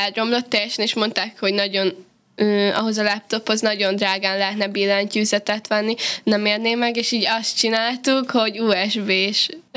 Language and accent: Hungarian; Kapuvár, Győr-Moson-Sopron, Hungary